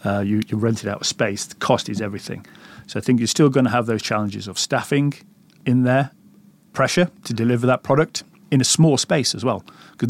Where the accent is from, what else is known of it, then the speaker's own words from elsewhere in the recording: United Kingdom; And although we're British and we like to queue